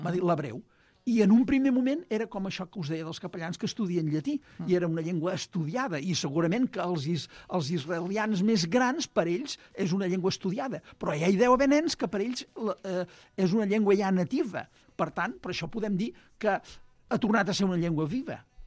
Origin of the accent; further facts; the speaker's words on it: Catalonia, Spain; aquí el camp de Tarragona, d'on soc jo, doncs no fa pas tant que tothom feia la V quan tocava.